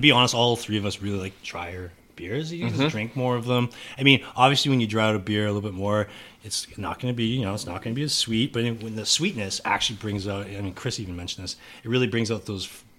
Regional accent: Calgary, Alberta, Canada; Because I'm actually from Calgary originally.

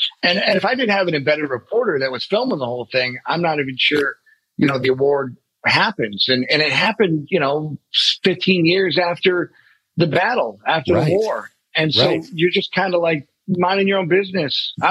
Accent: Buffalo, New York, United States; I'm from Buffalo. We have snow all the time.

